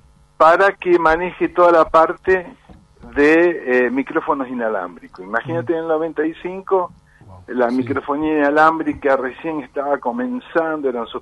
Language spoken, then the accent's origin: Spanish; Sunchales, Santa Fe, Argentina; moved away as an adult; also born or lived in Córdoba; En Córdoba comencé mi historia así rápido, me fui soy de Sunchale.